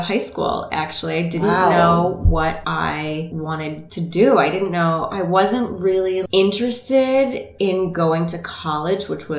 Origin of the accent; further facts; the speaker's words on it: Rockford, Illinois, United States; moved away as an adult; now in Chicago, United States; And I moved here from Rockford. I lived in Illinois my whole life. Rockford is just outside of Chicago, and I've lived in the city for the last 12 years.